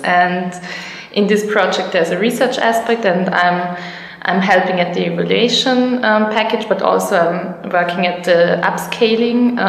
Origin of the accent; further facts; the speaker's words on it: Vienna, Austria; English is a second language; I'm from the Center of Social Innovation in Austria, in Vienna.